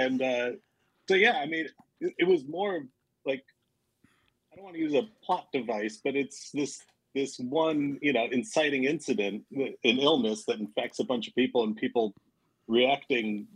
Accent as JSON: {"language": "English", "region": "Wisconsin", "country": "United States", "tie": "born or raised there", "said": "We're Iowans by way of Arizona, and then, so I was born in Prairie du Chien. I moved to Stoughton. I moved to Neillsville. I moved to Milton for high school."}